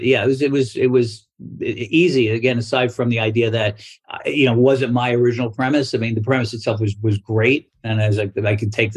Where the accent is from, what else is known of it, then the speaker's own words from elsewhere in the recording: Brooklyn, New York, United States; I grew up in Brooklyn. You know, I didn't know what I wanted to do except be rich. I grew up in a, you know, fairly blue collar neighborhood.